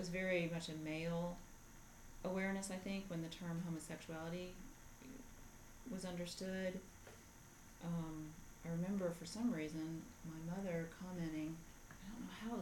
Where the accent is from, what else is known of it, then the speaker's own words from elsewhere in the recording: Oak Ridge, Tennessee, United States; also born or lived in Johnson City; now in North Carolina, United States; I was born and raised in Oak Ridge, Tennessee, west of Knoxville. Lived many years in Johnson City, Tennessee, and then came to the North Carolina Mountains in 1994.